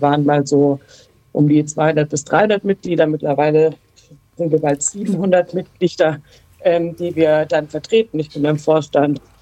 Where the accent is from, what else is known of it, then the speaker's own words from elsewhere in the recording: Freiburg, Baden-Württemberg, Germany; ich komme aus Freiburg, bin da geboren und der Fußball trägt viel dazu bei, dass ich dort auch geblieben bin, zum in die Schule gehen und studieren und arbeiten und leben weiterhin